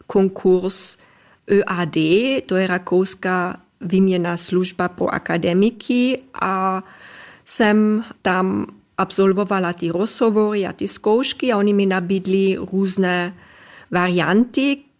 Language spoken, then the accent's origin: Czech; Trentino-Alto Adige, Italy; Czech is a second language; Já jsem vždycky jako dítě v Jižním Tyrolsku se dívala samozřejmě na ORF.